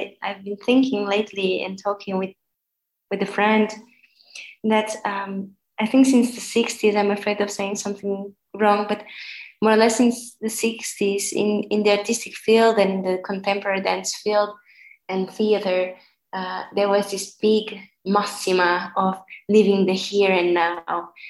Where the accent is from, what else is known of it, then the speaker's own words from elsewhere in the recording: Lisbon, Portugal; I just felt really missing my hometown. I didn't want to go back to Lisbon.